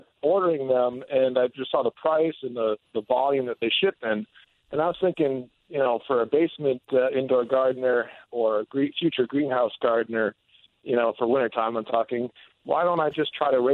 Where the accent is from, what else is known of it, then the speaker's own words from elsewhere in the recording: Roanoke, Virginia, United States; Well, Mike, I'm from Roanoke.